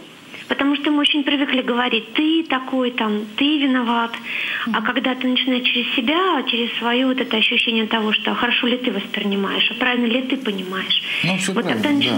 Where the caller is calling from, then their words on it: Leningrad Oblast, Russia; я звоню из Ленинградской области